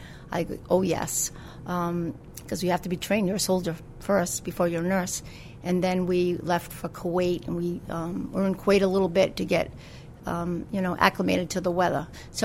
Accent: United States; born there; I'm an American by birth, but soldier by choice.

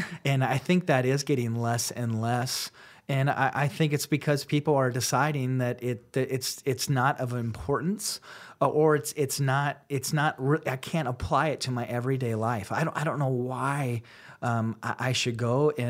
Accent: South Dakota, United States; My extended family is all Catholic, so I grew up in the church, born and raised in South Dakota, and yet really struggled with church, God, faith, all of it.

